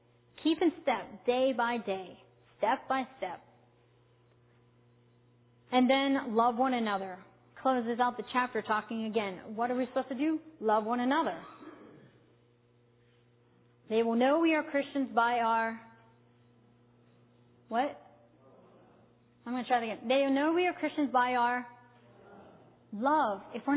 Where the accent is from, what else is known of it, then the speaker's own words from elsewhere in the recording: United States; not just because I'm an American and I come from this blessed country